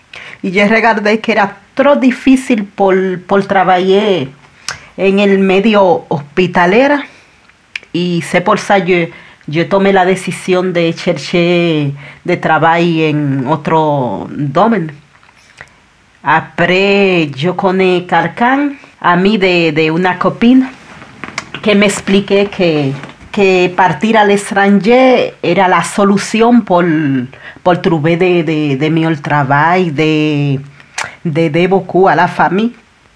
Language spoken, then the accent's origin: Spanish; Dominican Republic; yo vine de República Dominicana.